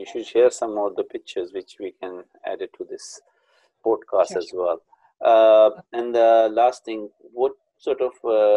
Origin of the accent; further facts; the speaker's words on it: Pakistan; now in United Kingdom; I'm from Pakistan. She's from India. So. And I'm in the UK